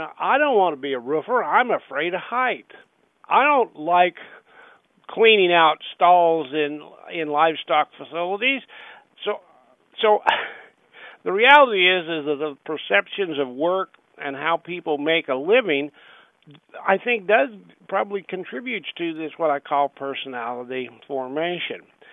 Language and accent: English; Missouri, United States; You know, I come from Missouri, a small town in Missouri, and you know, I've had my fair share of being described as a hick or a hillbilly because I do have a different speech pattern